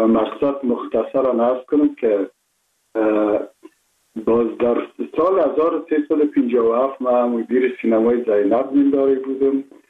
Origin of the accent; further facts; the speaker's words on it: Kabul, Afghanistan; ما متولد شهر کابل هستم، اصلا تاجک و از شهر کولی کابل که از پدر از کابل هستم. مکتب عاشقان عارفان که در شهر کنه نزدیک خانه ما بود، ما درسای ابتدایی رو اونجا خواندیم،